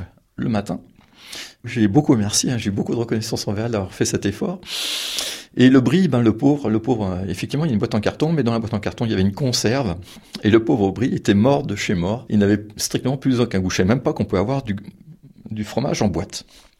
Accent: Paris, Île-de-France, France; en tant que Parisien, nourri steak frites midi et soir dans le restaurant familial

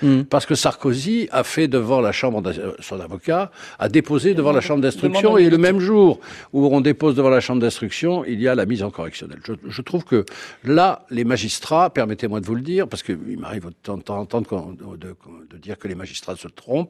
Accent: Paris, Île-de-France, France; moi je suis parisien, donc c'est un peu différent

